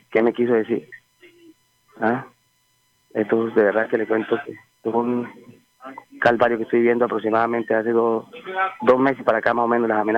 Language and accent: Spanish; Ocaña, Santander, Colombia; ojalá yo me fuera para Santander otra vez, para mi tierra, yo soy de Ocaña.